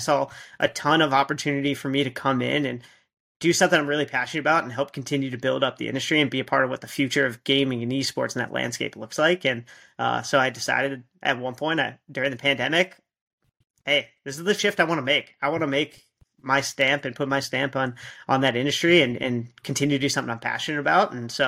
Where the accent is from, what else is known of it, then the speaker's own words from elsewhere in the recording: Alpharetta, Georgia, United States; I grew up in Alpharetta, Georgia, and we had Hi-Rez Studios there